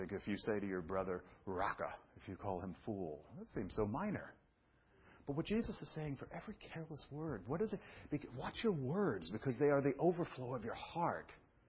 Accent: Brooklyn, New York, United States; I've shared this with you before because I'm from Brooklyn. You should have heard the way.

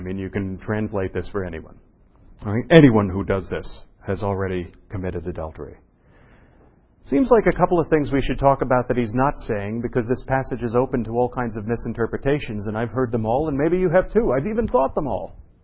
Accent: New York City, New York, United States; I'm from New York City, and I was from New York City in the bad old days, back, pre-80s and 90s, and it was back when it was bankrupt.

